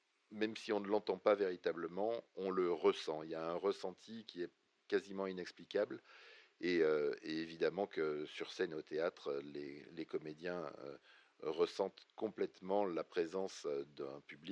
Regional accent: Marseille, Provence-Alpes-Côte d'Azur, France; Moi, je viens de Marseille, mais c'est pas moi qui ai choisi.

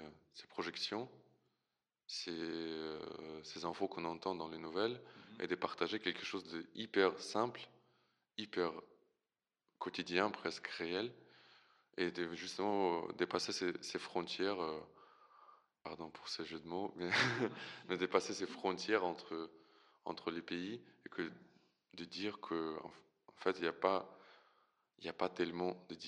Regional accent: Ukraine; first language Russian; French is a second language; now in France; je suis ukrainien. Je suis né, j'ai grandi en Ukraine, mais toute ma vie j'ai parlé principalement russe dans ma famille ou avec mes amis

